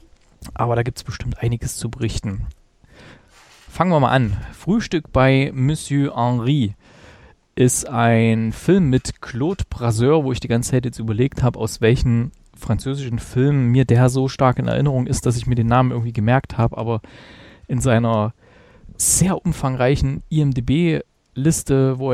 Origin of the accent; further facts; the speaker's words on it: East Germany, Germany; Also das lief bei uns im Osten damals immer, im DDR-Fernsehen sogar.